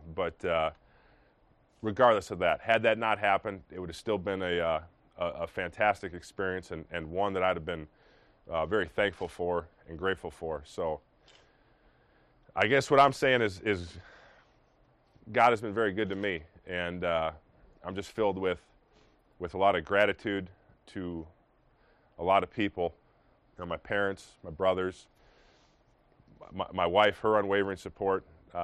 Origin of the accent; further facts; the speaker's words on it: Minnesota, United States; the Minnesota Vikings, which was the team I grew up in Minnesota. So that's the team I grew up rooting for.